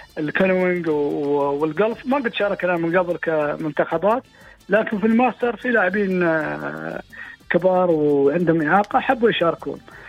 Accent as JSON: {"language": "Arabic", "country": "United Arab Emirates", "said": "تظاهرة مجتمعية تقام عندنا في الإمارات"}